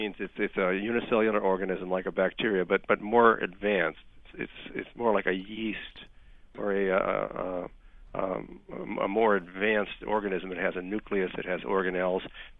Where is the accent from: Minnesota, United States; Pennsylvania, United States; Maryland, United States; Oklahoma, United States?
Minnesota, United States; My home state of Minnesota had malaria up till about the year 1900.